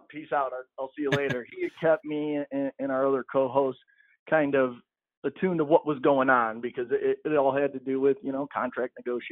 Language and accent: English; Chicago, Illinois, United States; Like for me, I grew up in Chicago